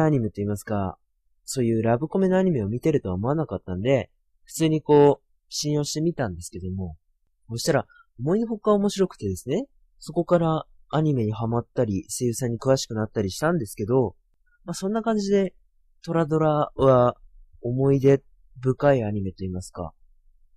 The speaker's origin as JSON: {"language": "Japanese", "region": "Tohoku", "country": "Japan", "said": "出身は、東北地方です。"}